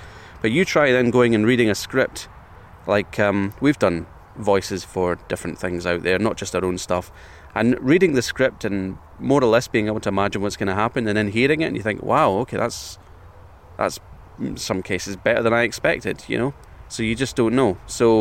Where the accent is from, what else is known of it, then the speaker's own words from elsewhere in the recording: Scotland, United Kingdom; drape ourselves over rocks like snakes and soak it up like the sun ray deprived Scots we are.